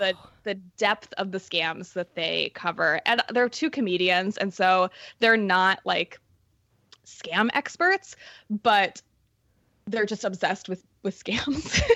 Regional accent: Indiana, United States; I'm from Indiana.

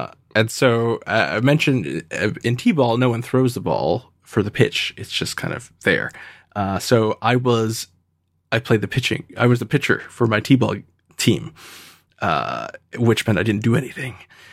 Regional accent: United States; I'm an American, so you're kind of forced to play baseball when you're a kid.

